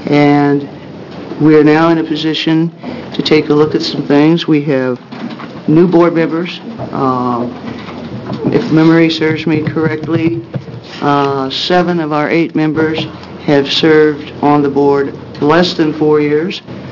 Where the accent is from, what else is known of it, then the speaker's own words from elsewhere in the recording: Medford, Oregon, United States; I'm currently the chair of the ACLB. I'm from Medford.